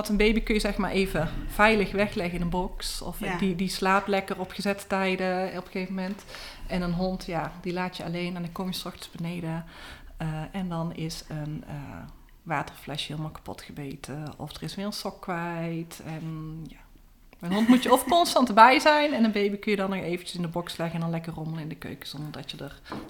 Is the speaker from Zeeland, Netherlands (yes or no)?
no; North Brabant, Netherlands; accent: Brabant soft G; Ik woon in Someren. Dat is een dorpje in het gezellige Brabant. Zal je ook wel horen aan mijn zachte G.